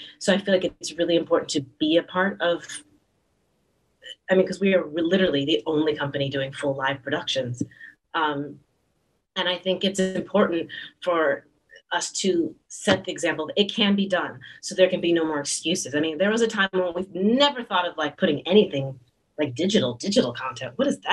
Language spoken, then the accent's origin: English; Atlanta, Georgia, United States; Now I'm living in Atlanta. So it makes perfect sense that I start singing back again in my hometown.